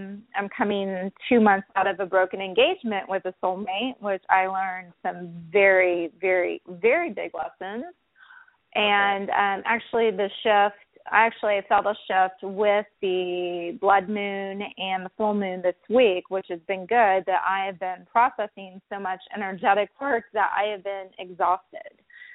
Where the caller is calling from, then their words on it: Dallas, Texas, United States; I'm calling from Dallas.